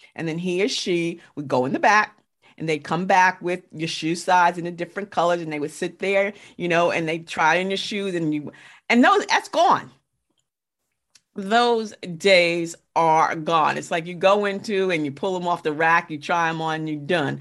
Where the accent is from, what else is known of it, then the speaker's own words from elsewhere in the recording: New York, United States; But I'm from New York, and I remember back in the 80s, we used to have the purse parties.